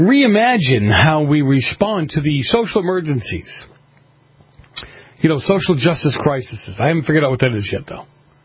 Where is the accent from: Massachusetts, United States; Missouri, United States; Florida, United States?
Massachusetts, United States; moved away; the Massachusetts College of Arts and Design is set. I love these stories because it's my home state. It keeps proving to me that I was right in leaving.